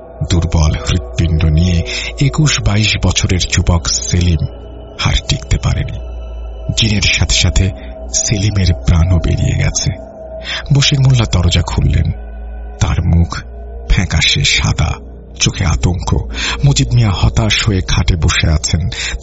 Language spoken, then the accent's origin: Bangla; Dhaka, Dhaka Division, Bangladesh; আমার বাড়ি ঢাকা জেলার কামরাঙ্গীর চর থানার কাছে মাদ্রাসাপাড়া এলাকায়।